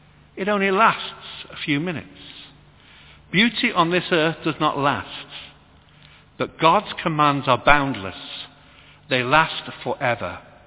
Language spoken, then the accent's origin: English; Salford, North West England, United Kingdom; born there; It tells me I'm a British citizen. It tells me I was born on the 4th of February 1955. And it tells me I was born in Salford.